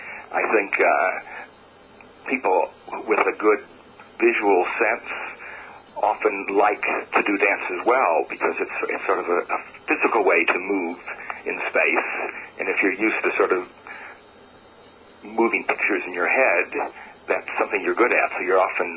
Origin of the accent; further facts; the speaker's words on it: United States; now in New Zealand; You can tell from my accent I'm American. I actually didn't start square dancing until I came to New Zealand.